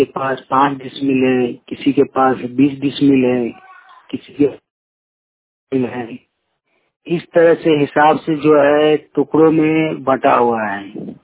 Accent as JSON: {"language": "Hindi", "town": "Kasmar", "region": "Jharkhand", "country": "India", "said": "ग्राम कस्मार चट्टी, जिला बोकारो से हूँ।"}